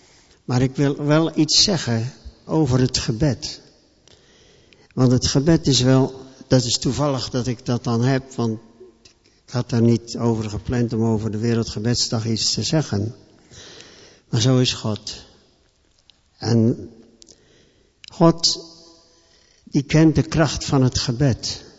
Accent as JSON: {"language": "Dutch", "town": "Broek op Langendijk", "region": "North Holland", "country": "Netherlands", "tie": "born or raised there", "said": "Ik kom uit Noord-Holland, Broek op Langendijk geboren, vlakbij Sint Pancras."}